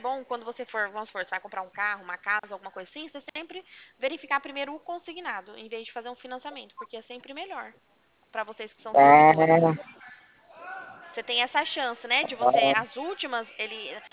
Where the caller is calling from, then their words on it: São Paulo, Brazil; do estado de São Paulo